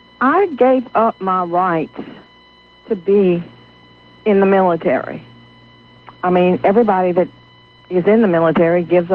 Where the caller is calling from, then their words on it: Baton Rouge, Louisiana, United States; Yes, Art. … from Baton Rouge.